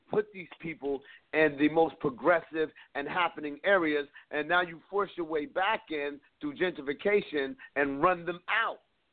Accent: East Coast, United States; Nah, I'm telling you, man, I'm from the East Coast. And coming out here, there's a different type of black out here.

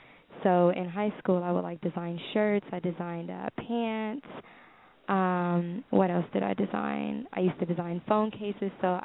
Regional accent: Los Angeles, California, United States; Yes, born and raised in Los Angeles.

